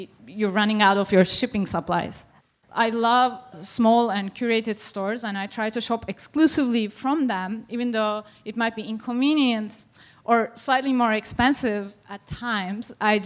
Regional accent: Turkey; now in United States; They were my favorite fruit when I was growing up in Turkey.

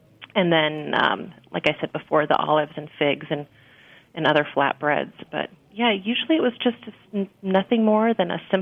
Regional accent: Scotland, United Kingdom

